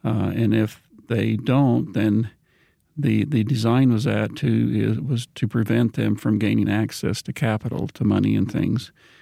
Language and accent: English; Madison County, United States; You know, I'm from Madison County. I grew up here. I went to our local schools. We raised our kids here.